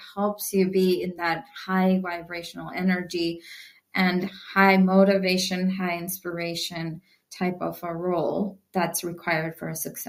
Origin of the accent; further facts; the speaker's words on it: India; even though I grew up in India and I've heard of this concept of soul and all